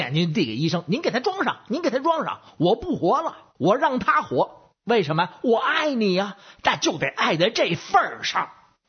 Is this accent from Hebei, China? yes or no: no; Beijing, China; 我是北京的…